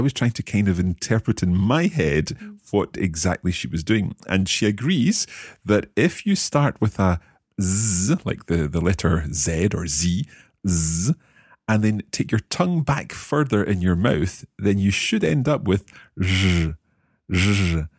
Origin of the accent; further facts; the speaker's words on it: Scotland, United Kingdom; I'm not from China. This is probably very clear from my bad Chinese accent. But I am from Scotland.